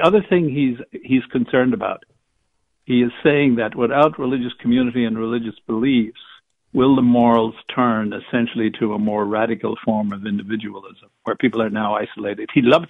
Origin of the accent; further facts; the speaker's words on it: Ireland; No, I'm from Ireland, and from her accent, from the West.